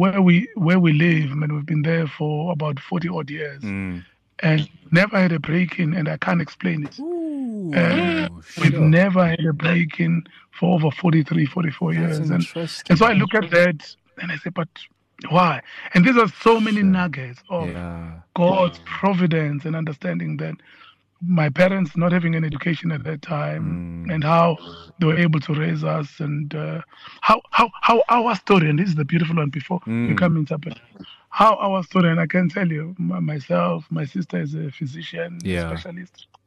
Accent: Nduzuma, KwaZulu-Natal, South Africa; So born and bred in Nduzuma

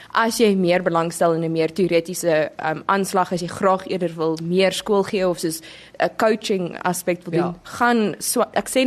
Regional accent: Alberton, Gauteng, South Africa; So, ek het groot geword in Alberton eintlik.

